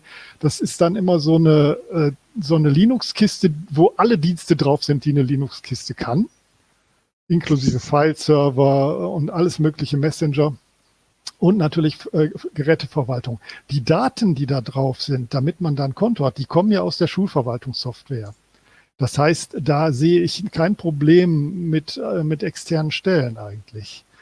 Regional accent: North Rhine-Westphalia, Germany; ich bin ja aus NRW

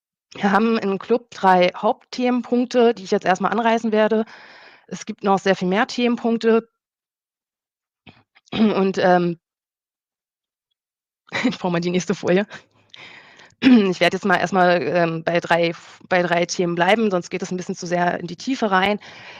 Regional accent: Leipzig, Saxony, Germany; ich komme aus Leipzig

